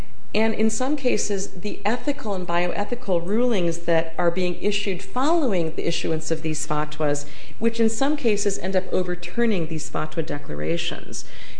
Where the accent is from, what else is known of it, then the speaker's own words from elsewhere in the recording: United States; I'm not Muslim, and I'm obviously American.